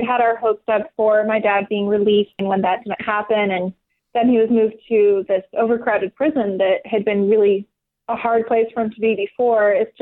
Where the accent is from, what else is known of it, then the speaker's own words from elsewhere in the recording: Turkey; Yeah, I grew up in Turkey.